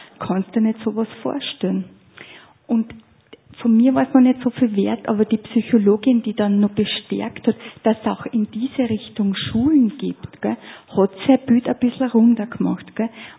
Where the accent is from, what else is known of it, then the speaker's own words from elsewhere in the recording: Amstetten, Lower Austria, Austria; Ich habe die in St. Pölten erlebt, weil ich bin aus Amstetten